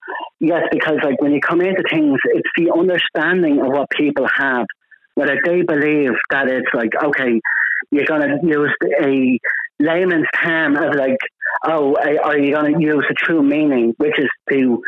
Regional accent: Ireland; growing up in Ireland

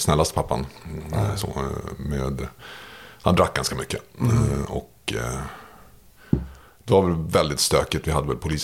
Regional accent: Märsta, Stockholm County, Sweden; Jag växte upp i Märsta.

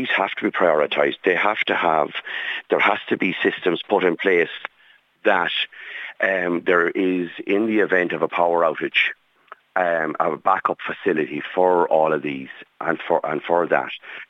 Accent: Barnacoola, Connacht, Ireland; I'm from Barnacoola in Leitrim

